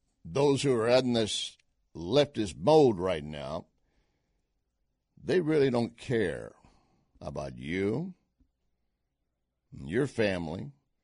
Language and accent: English; Texas, United States; I was born in Texas, raised in Texas, West Texas. Dad is an oil field man, oil field trash, and proud of it.